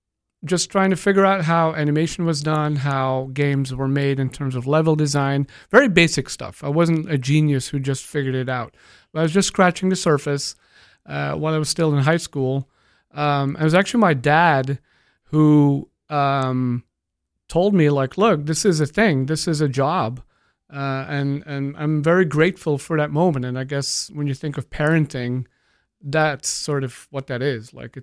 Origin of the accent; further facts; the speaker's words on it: Belgium; moved away as an adult; now in United States; I teach at Buas in the game track. I'm originally from Belgium, but after I graduated, I moved to California.